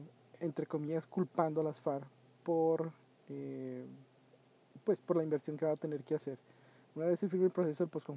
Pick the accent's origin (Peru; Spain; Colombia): Colombia